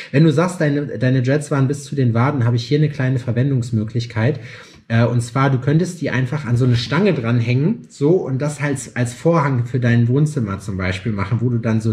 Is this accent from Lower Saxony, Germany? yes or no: no; Gotha, Thuringia, Germany; Ich komme aus Gotha ursprünglich.